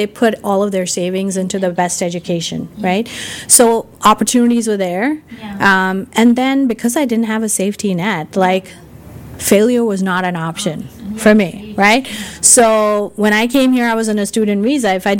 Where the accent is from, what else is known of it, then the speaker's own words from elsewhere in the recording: India; So I grew up in India and grew up with very limited means.